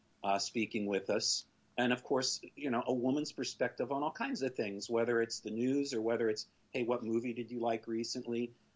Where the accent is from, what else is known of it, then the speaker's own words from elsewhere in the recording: West Virginia, United States; I would tell them these things about growing up in West Virginia.